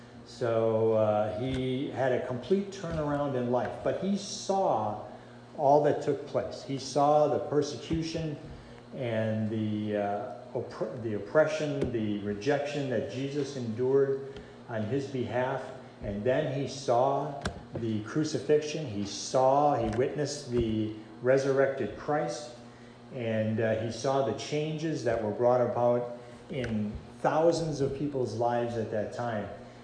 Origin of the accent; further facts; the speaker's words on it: Appleton, Wisconsin, United States; When I grew up in Appleton, Wisconsin, and the truck would drive up and down the street spraying the DDT clouds behind the truck.